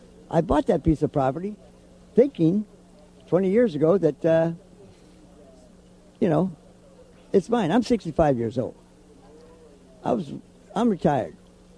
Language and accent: English; California, United States; now in Louisiana, United States; I'm from California.